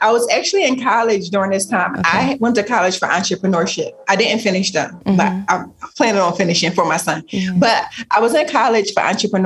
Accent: Philadelphia, Pennsylvania, United States; It was like growing up in Philly, the environment that we grew up

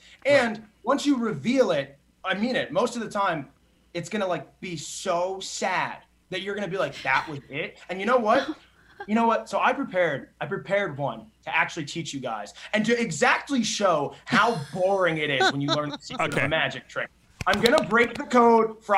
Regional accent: New Jersey, United States; because I've listened for so long, like my whole childhood. I grew up in New Jersey.

